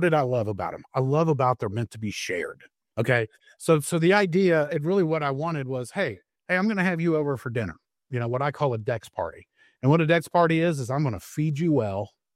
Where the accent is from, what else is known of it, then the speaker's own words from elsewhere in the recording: Texas, United States; now in Fayetteville, United States; born and raised in Texas or raised in Texas and moved to Arkansas in 2005 to manage a small little company here in the north part of the state called Walmart